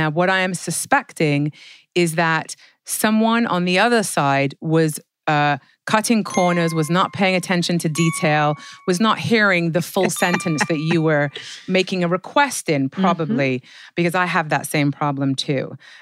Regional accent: England, United Kingdom; I'm from England where it rains 362 days a year.

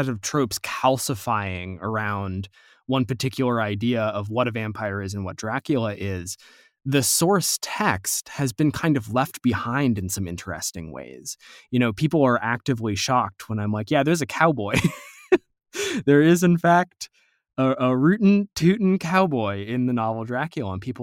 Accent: United States; but as an American, as a damn Yankee, I am 100% pro Quincy Morris.

